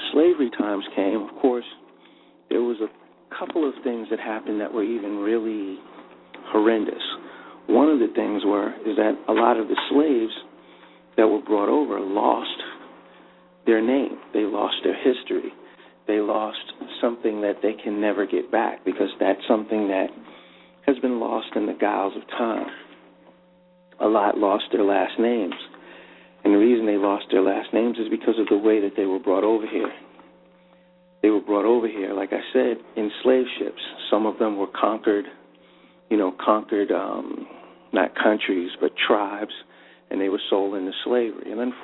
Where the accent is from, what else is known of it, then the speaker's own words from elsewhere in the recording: the North, United States; I'm originally from the North, and in the North, there is a time frame that a lot of people in the South know about